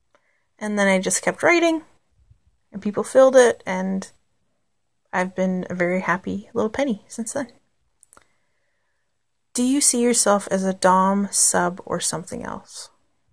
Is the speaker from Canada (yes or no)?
yes; Canada; Because I'm Canadian. We have a lot of bears.